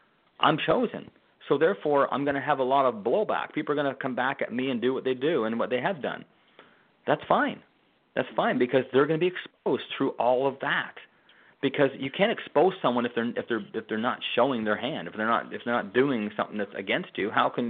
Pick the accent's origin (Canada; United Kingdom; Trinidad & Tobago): Canada; now in United States; I'm from Canada.